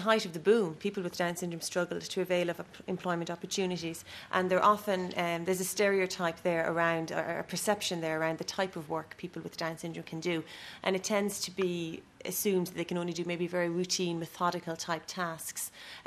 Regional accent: Waterford, Munster, Ireland; I'm with Down Syndrome Ireland, and I'm from Waterford in Ireland.

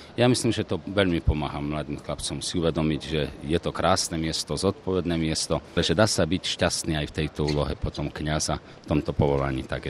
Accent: Žilina Region, Slovakia; Ja pochádzam z Oravy. Tri dediny mali jeden kostol, Sihelná Rabča, Polhora, mali sme v Rabči, taký náš farský kostol.

